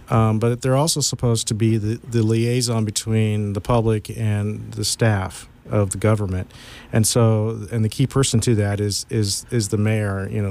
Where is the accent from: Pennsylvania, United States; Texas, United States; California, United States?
California, United States; Sonora; Well, I was born and raised here in Sonora and fourth generation in the county.